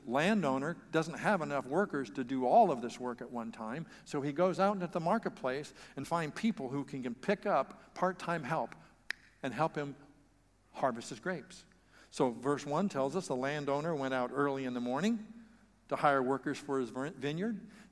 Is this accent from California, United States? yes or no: yes; California, United States; me growing up in the San Joaquin Valley knows if when the harvest time of grapes is, it's at the late part of summer